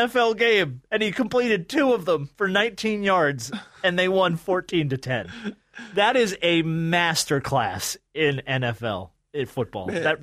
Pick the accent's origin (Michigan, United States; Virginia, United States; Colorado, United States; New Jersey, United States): New Jersey, United States; I would do that all the time because I grew up in New Jersey.